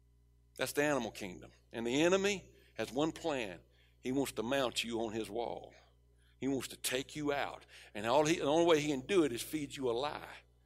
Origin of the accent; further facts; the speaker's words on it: Mississippi, United States; now in Texas, United States; I'm from South Mississippi originally. I'm a Texan now. Been here 27 years.